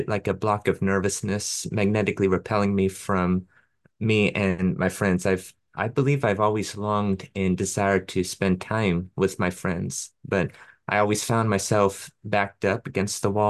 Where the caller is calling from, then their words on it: Costa Mesa, California, United States; I'm speaking from Costa Mesa in Orange County, California.